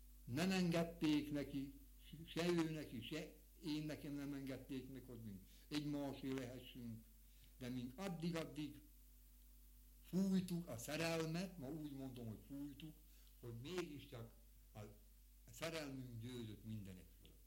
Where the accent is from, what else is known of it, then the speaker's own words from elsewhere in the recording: Nógrád, Hungary; accent: Nógrád dialect; Persze, én, mint nógrádi ember, a mi tájszólásunkot tartottam a szebb magyar kifejezésnek, mint az ipoly környékén.